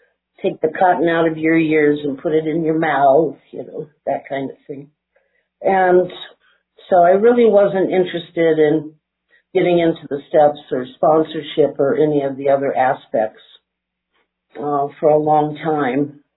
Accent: Santa Fe, New Mexico, United States; and I hail from Santa Fe, New Mexico.

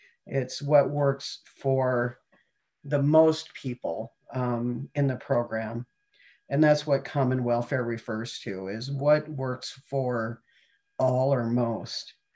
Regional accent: Montana, United States; I'm from Montana.

